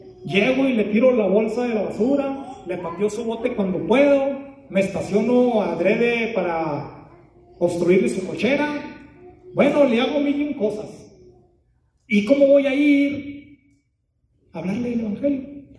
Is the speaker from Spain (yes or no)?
no; Mexico; Y si de por sí, como cultura mexicana, somos reacios a la autoridad, y eso desde chiquitos, ¿eh?